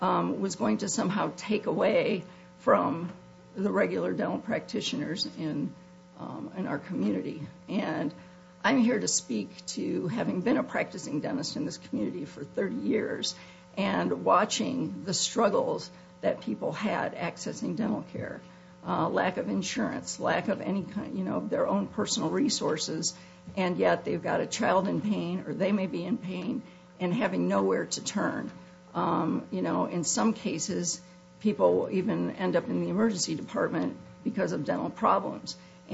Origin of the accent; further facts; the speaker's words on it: United States; and I'm from Emmett County